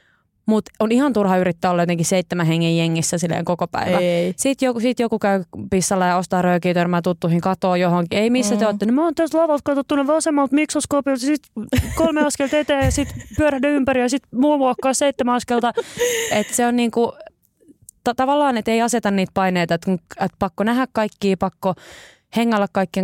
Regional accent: Helsinki, Uusimaa, Finland; koska mä oon helsinkiläinen milleniaali

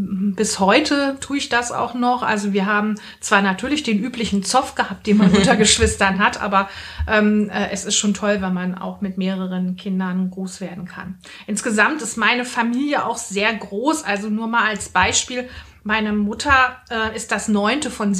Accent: Gillersheim, Lower Saxony, Germany; Und ich komme aus Gillersheim. Das ist ein kleiner Ort im Landkreis Nordheim mit 1000 Einwohnern

